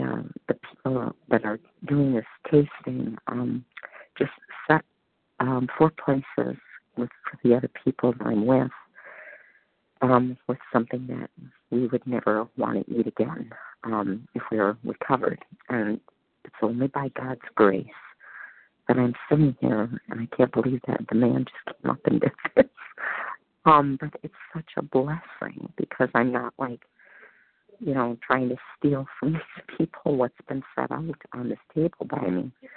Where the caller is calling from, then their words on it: Scotland, United Kingdom; I'm calling from Scotland and in the UK.